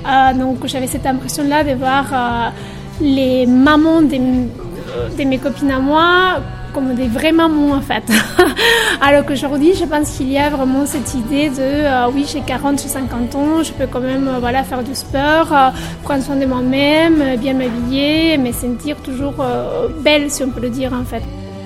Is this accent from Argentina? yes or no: yes; Argentina; moved away as an adult; also born or lived in Italy; now in Bordeaux, France; Je suis italo-argentine. J'ai 37 ans et j'habite à Bordeaux depuis 10 ans. C'est mon père qui est italien. J'ai grandi en Argentine jusqu'à... J'ai fini mes études en droit en Argentine.